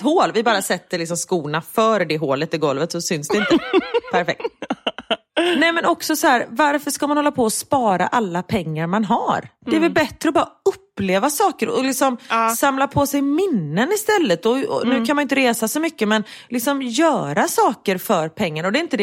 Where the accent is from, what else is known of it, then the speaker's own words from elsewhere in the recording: Gothenburg, Västra Götaland County, Sweden; Både du och jag är ju göteborgare.